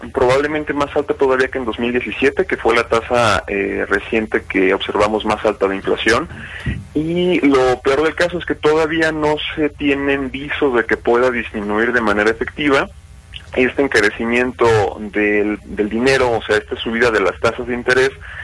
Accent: Mexico; Como mexicanos, nos queda mucho todavía que hacer en este tema del ahorro

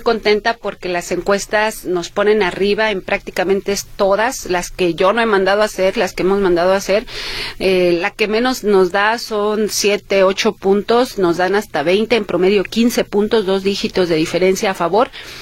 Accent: Tlaquepaque, Jalisco, Mexico; yo crecí en el Sauz, en la parte de Tlaquepaque, cerca de Loma Bonita, y posteriormente, desde los 17 años, vivo y sigo viviendo en Miravalle, misma casa, misma colonia

